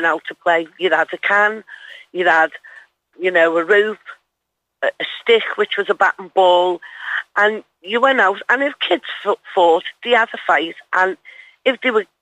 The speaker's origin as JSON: {"language": "English", "town": "Liverpool", "region": "North West England", "country": "United Kingdom", "tie": "born or raised there", "said": "It was, because I remember we all got took down to Lewis's. That's a big shop on the corner."}